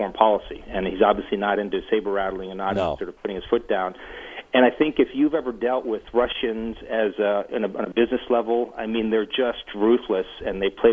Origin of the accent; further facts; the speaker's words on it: United States; as an American, you have a tendency to sort of take things at face value